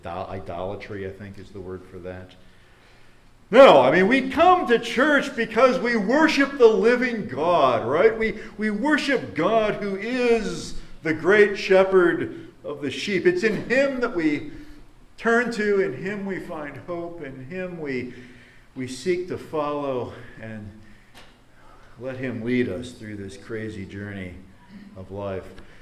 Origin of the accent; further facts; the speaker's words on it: Toledo, Ohio, United States; I'm a kid from Toledo